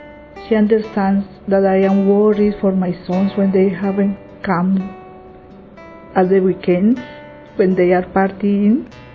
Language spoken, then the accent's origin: English; Colombia; I am from Colombia. And I was born in a very Catholic family